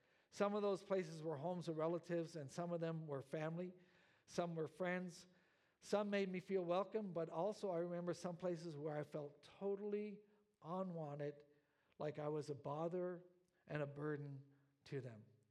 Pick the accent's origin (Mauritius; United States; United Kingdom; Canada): Canada; Newfoundland and Labrador; I'm from Labrador and I'm from an Inuit background.